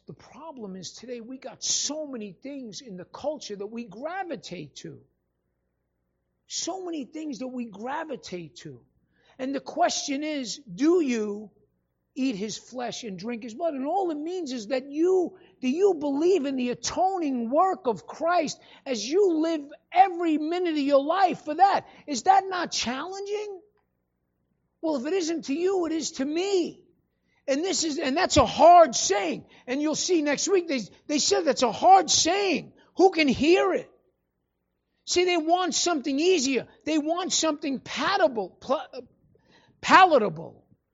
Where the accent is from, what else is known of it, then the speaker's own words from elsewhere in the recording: New York, United States; I know. Don't charge me. I'm from New York.